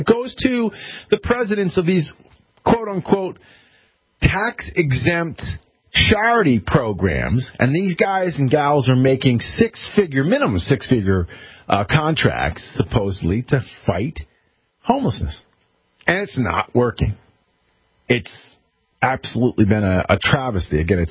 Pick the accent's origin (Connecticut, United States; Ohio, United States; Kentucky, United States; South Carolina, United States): Connecticut, United States; how I would handle it in Connecticut, since Connecticut is my home state